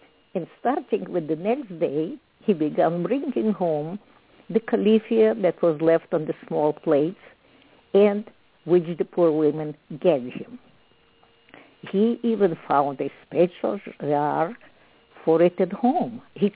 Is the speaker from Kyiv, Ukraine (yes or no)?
no; Sloviansk, Donetsk Oblast, Ukraine; Right in my hometown in Slavyansk, which is now right in the middle of the site.